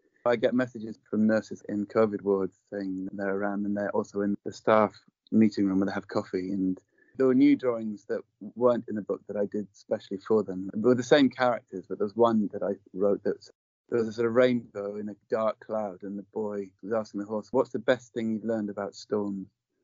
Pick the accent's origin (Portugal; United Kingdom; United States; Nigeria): United Kingdom; England; And certainly as an English male, I've struggled to be weak and be open about the things that concern me.